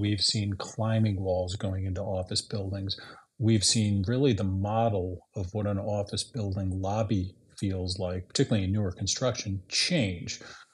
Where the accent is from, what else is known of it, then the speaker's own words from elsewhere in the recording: Chicago, Illinois, United States; And I think of Chicago, my hometown, as an example.